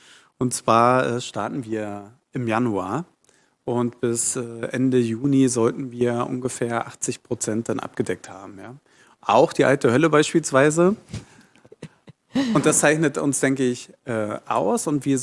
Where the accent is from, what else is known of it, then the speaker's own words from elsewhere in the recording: Brandenburg, Germany; Also ich bin ursprünglich aus der Prignitz, das ist in Brandenburg, und habe dann in Potsdam Regionalwissenschaften studiert